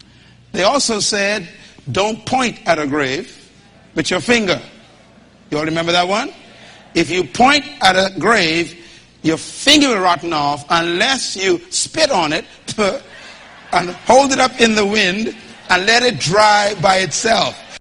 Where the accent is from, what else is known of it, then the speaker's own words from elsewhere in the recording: Nassau, New Providence, Bahamas; As a little boy growing up in Baintown, we were told not to walk over graves.